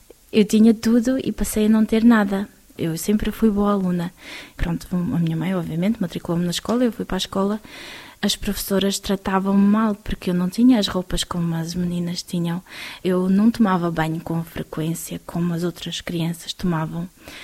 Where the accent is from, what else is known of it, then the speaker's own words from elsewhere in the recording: Uzbekistan; tenho 35 anos, sou natural do Uzbequistão, um dos 15 países da União Soviética, nasci na União Soviética, então. Faço parte de um povo que chama-se Tártaros da Crimeia, que são muçulmanos